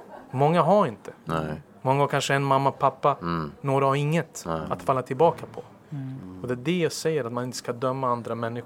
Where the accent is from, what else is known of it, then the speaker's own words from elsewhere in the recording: Stockholm, Stockholm County, Sweden; Jag kom från Husby, Kista och nu tränar jag Rinkeby United. Och de har tagit hand om mig som att jag faktiskt växt upp där.